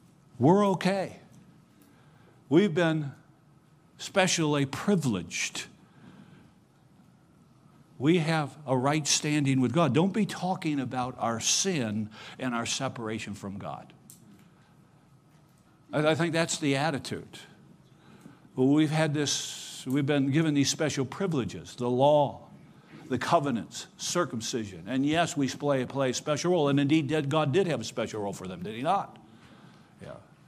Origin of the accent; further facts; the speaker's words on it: Holland, Michigan, United States; In fact, I grew up in Holland, Michigan. It's Dutch Central in North America.